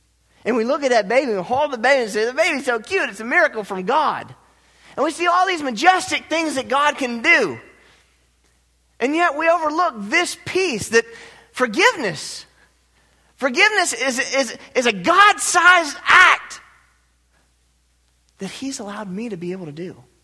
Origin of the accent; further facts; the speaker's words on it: United States; and I'm American through and through.